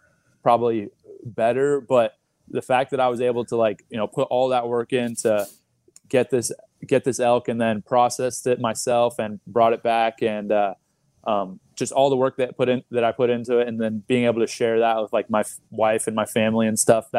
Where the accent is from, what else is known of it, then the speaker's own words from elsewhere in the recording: Texas, United States; You know, I'm from Texas, so I went to high school in Texas